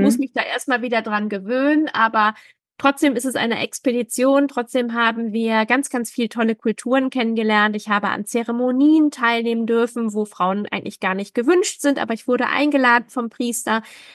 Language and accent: German; Hamburg, Germany; Zurück bis zu uns nach Hamburg, und in Hamburg einlaufen ist nicht nur für mich als Hamburgerin